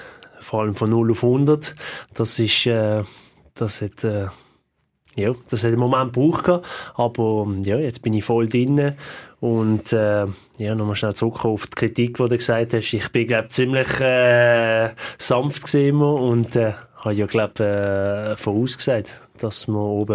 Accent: Basel, Basel-Stadt, Switzerland; hat man sich ja immer auch als Basler gefühlt

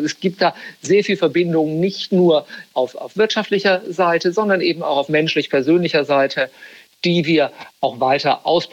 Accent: Germany; now in London, United Kingdom; Pässe, habe sozusagen eine starke britische Komponente, aber bin, wenn Sie mich so persönlich fragen, bin ich Deutscher.

